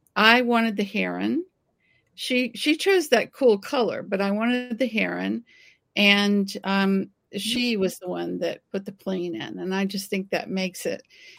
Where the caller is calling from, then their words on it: Washington metropolitan area, United States; I am joining you from the suburbs of D.C., where it is very windy.